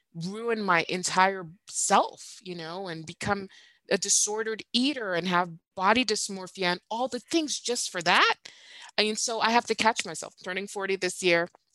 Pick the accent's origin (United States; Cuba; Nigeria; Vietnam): Nigeria; You know, I grew up in Nigeria.